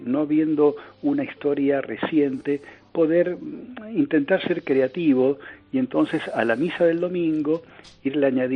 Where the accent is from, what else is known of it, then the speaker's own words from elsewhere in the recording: Argentina; now in Pinto, Spain; yo soy sacerdote de la diócesis de Getafe, bueno, no hace falta que lo diga, que soy argentino de origen, mi padre cuyarense, ya fallecido hace ya algunos años, y aquí estoy en España hace 12 años